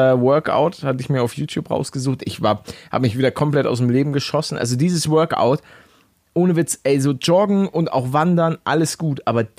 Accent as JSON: {"language": "German", "region": "Northern Germany", "country": "Germany", "said": "Ich komme aus dem Norden, ganz ehrlich."}